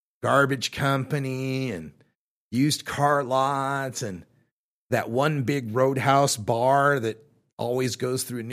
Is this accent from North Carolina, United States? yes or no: no; Boise, Idaho, United States; which was the NBC affiliate I grew up watching in Boise, Idaho.